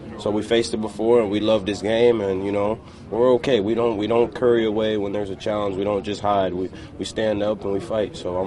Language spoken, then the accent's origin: English; Florida, United States; we're both from Florida, and we played actually in the same division in high school